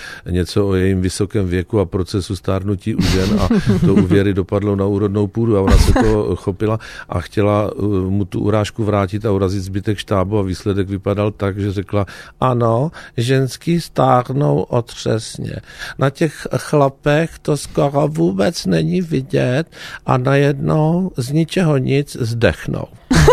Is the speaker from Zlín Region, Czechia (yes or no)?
no; Třebíč, Vysočina Region, Czechia; protože jsme přijeli do místa mého rodiště, do Třebíče a já jsem jí ukazoval zahradu obrovskou, kde jsem se jako dítě proháněl